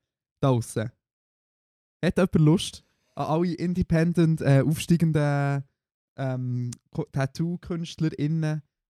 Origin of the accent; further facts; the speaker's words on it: Bern, Switzerland; Also ich habe schon gewusst, dass sie aus dem Emmital irgendwo kommen, aber ich nicht gewusst, dass sie aus meinem Heimatdorf kommen.